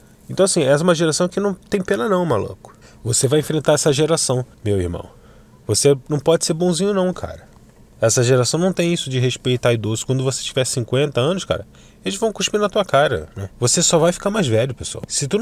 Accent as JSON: {"language": "Portuguese", "country": "Brazil", "said": "Ainda mais eu que sou brasileiro, moro no Rio de Janeiro, né?"}